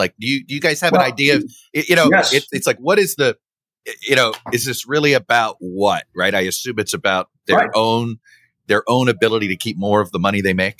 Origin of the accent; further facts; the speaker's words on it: Florida, United States; I grew up in Florida.